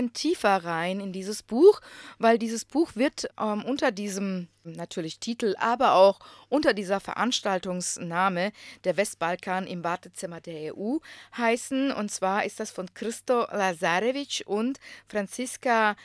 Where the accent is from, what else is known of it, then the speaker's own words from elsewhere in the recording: Slavonia, Croatia; Wenn ich sage, ich komme aus Slawonien